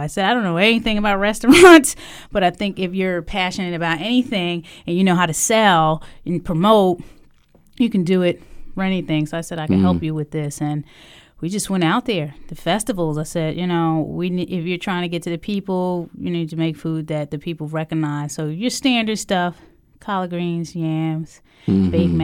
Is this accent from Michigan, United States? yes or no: no; Bronx, New York, United States; also born or lived in Manhattan; I'm actually from New York. I was born in Lower East Side Manhattan and raised in the Bronx, the South Bronx.